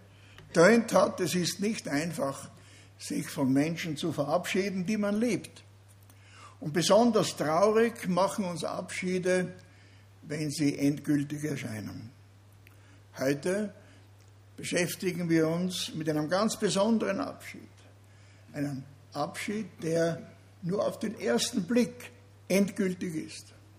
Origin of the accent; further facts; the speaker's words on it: Vienna, Austria; Ich komme ja aus Wien, wie alle wissen, die mich kennen.